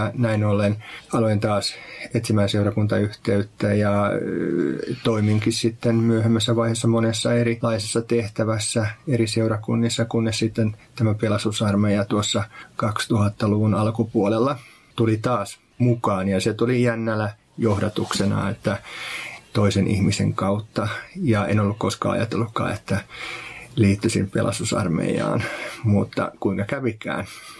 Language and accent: Finnish; Tampere, Pirkanmaa, Finland; Joo, mä oon Tampereelta lähtöisin